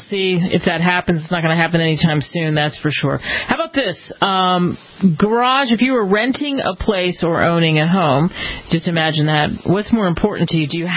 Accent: Philadelphia, Pennsylvania, United States; I grew up in Philly where, yeah, it was cold and we could get that weird snowstorm, but not usually.

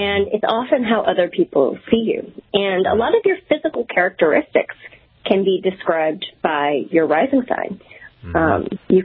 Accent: Midwest, United States; I grew up in the Midwest, and so I could find teachers, I could find resources for Western much more than Eastern.

